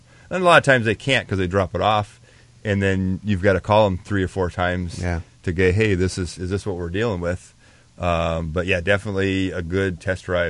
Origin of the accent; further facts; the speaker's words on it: Scottsdale, Arizona, United States; also born or lived in Kansas City; I was born in Kansas City, but we moved here when I was four to Scottsdale. So I've been almost native.